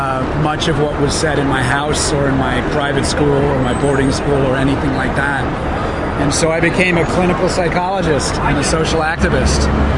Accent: New York, United States; Well, I was born and bred on the Upper East Side.

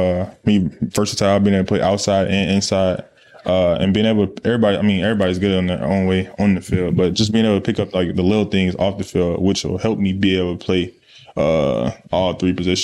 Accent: Louisiana, United States; It was a dream come true for me to being able to play at LSU, being able to do it in front of my home state.

